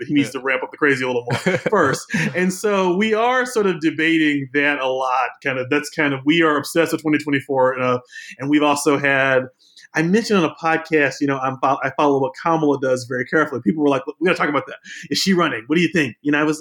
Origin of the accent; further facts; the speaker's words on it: Louisville, Kentucky, United States; Like, you know, I'm from Louisville. I live in Louisville. I'm black. I'm a journalist.